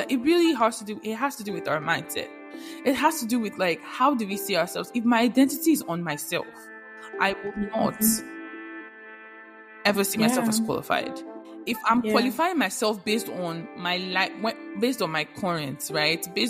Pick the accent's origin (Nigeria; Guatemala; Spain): Nigeria; English is a second language; now in United States; Because I'm Nigerian and I have a different accent doesn't mean I cannot do what I need to do.